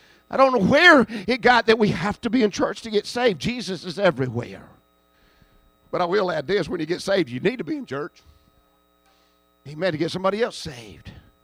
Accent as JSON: {"language": "English", "town": "Cedartown", "region": "Georgia", "country": "United States", "tie": "born there", "said": "I wasn't born in Israel. I was born in Cedartown, Georgia. A Polk County redneck."}